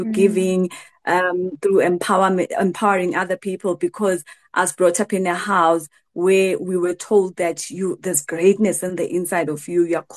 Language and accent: English; Eswatini; moved away as an adult; now in South Africa; but I come from Eswatini. I was born and bred in Eswatini and I moved to South Africa in 2013.